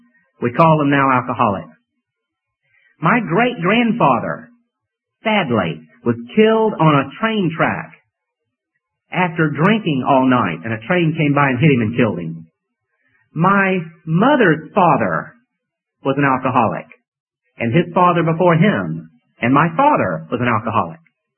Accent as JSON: {"language": "English", "town": "Atlanta", "region": "Georgia", "country": "United States", "tie": "born or raised there", "said": "I was raised in Atlanta, Georgia. I think I mentioned the other Wednesday evening. And I was raised in a Christian home."}